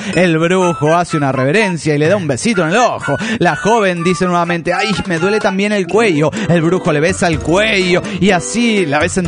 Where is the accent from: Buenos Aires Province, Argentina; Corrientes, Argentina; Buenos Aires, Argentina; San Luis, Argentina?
San Luis, Argentina; de San Luis, República Argentina.